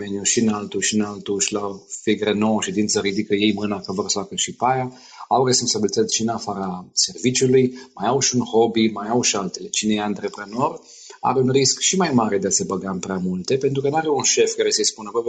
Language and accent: Romanian; Oradea, Bihor County, Romania; Eram student la Oradea și am devenit membru AES, cu Asociația Sfințească. Eu sunt din Oradea, da.